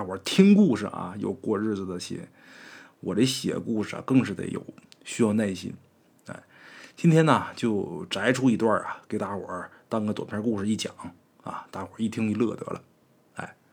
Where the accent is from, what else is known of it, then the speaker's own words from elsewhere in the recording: Haicheng, Liaoning, China; 我那时候就应聘到我老家海城的一家演艺酒吧，在那儿工作。